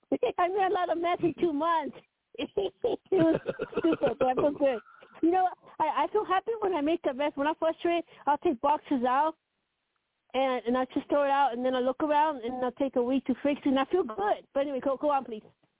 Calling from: Colorado, United States; from Colorado, and thank you for taking my call

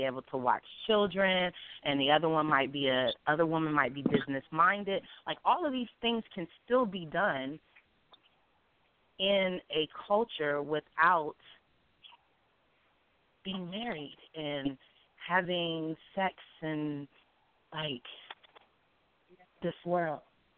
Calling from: Columbus, Ohio, United States; I'm calling from Columbus, Ohio.

